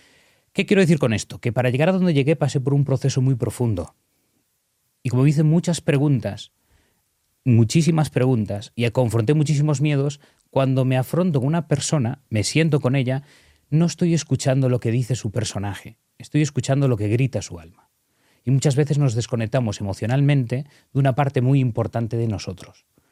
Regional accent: Galicia, Spain; soy gallego y orgulloso, y somos muy tercos.

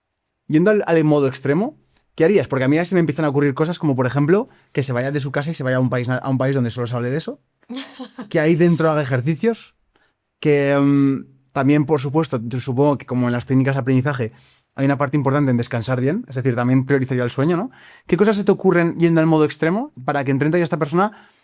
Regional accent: Spain; sabe que soy español y estoy aprendiendo

